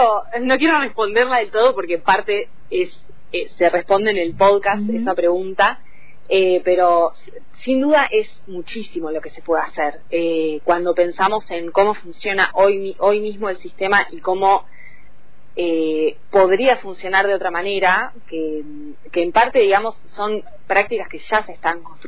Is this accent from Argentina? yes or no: yes; Bariloche, Río Negro, Argentina; also born or lived in La Plata; Sí, soy de Bariloche. Soy de Bariloche, me fui a estudiar a La Plata. Ajá. En su momento, y después me volví a Bariloche. Ya hace varios años me volví